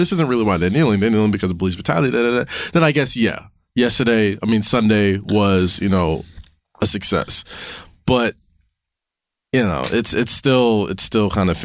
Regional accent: Staten Island, New York, United States; it's happened in my backyard. I'm from Staten Island.

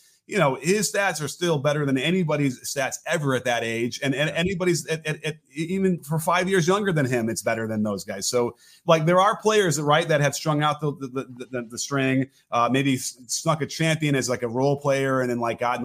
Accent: Chicago, Illinois, United States; there was no bigger Walter Payton fan than me growing up in Chicago.

